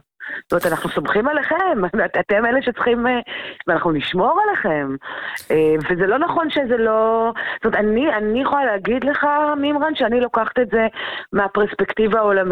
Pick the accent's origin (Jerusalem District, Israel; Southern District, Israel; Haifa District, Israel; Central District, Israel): Jerusalem District, Israel; Jerusalem; כי אני ירושלמית